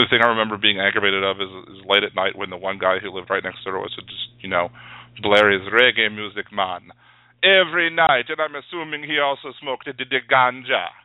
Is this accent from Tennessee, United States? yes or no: no; Maryland, United States; well, I guess technically I'm from the South because Maryland's below the Mason-Dixon line. But, you know, I wasn't raised in the Deep South.